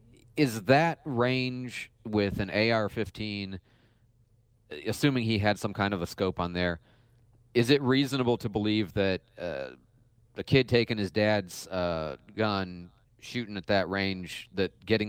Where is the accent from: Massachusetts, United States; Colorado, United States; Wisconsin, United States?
Wisconsin, United States; from Wisconsin.